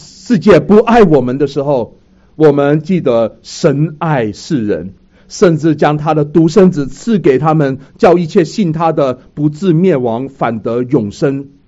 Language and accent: Chinese; Hong Kong; now in Vancouver, Canada; 我从香港来，那很多时候呢，我们在香港一直很多时候的生活都是富足的